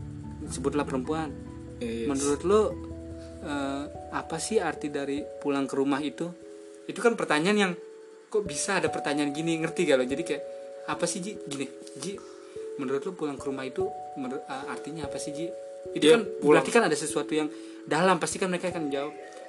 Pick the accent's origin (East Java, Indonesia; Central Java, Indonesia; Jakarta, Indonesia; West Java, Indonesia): Jakarta, Indonesia; gue selalu bilang gue ini dari Jakarta, kultur gue ini kultur spontan.